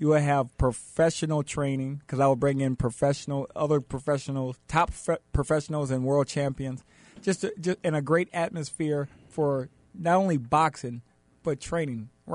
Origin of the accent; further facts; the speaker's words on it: Flint, Michigan, United States; And one of the young ladies won a gold medal from my hometown, Flint, Michigan.